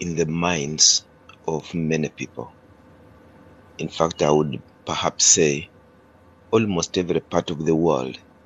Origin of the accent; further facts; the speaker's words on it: Kenya; I come from Kenya, and I've been a lecturer at the University of Eastern Africa, Baraton.